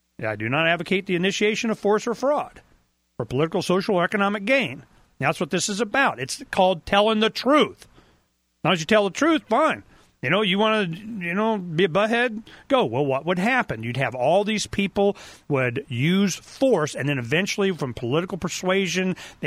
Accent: Florida, United States; now in Tucson, United States; You know, I came from Florida.

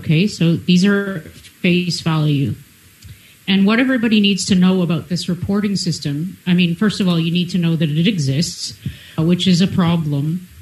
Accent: Canada; and I'm a Canadian.

